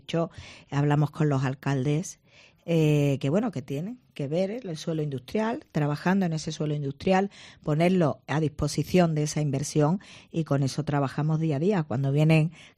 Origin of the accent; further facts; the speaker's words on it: La Línea de la Concepción, Andalusia, Spain; otro día en La Línea, que es la Semana Santa de La Línea, que es mi pueblo, es una gran Semana Santa.